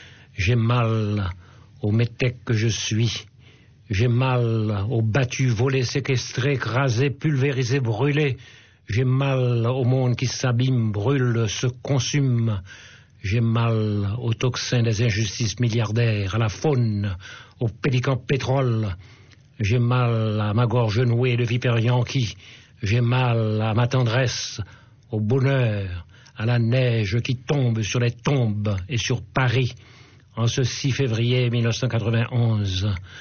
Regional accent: Benet, Sud-Est, Haiti; je suis né en Haïti, dans un petit village qui s'appelle Benet, et non loin de Jacmel. Et j'ai grandi

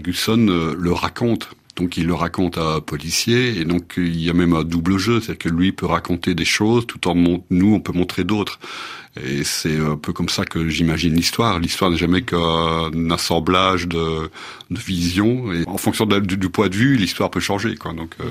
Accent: Belgium; Ben, nous, en tant que Belges

